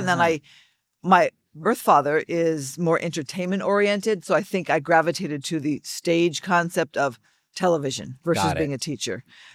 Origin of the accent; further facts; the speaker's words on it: Arizona, United States; also born or lived in Buffalo, New York; I say birth roots in Brazil, born in Buffalo, raised in Arizona, career in California.